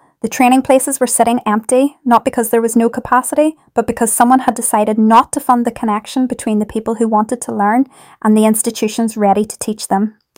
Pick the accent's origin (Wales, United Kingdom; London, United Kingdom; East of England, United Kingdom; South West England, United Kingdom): London, United Kingdom; Northwood; I grew up in Northwood to a family of teachers